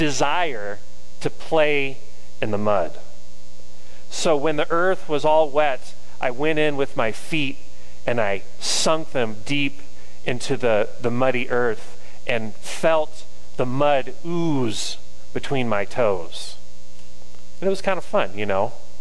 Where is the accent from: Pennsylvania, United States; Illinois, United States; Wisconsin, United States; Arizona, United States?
Arizona, United States; Sedona; Now, the thing you got to understand about agriculture in where I grew up in Sedona is that we lived near Oak Creek.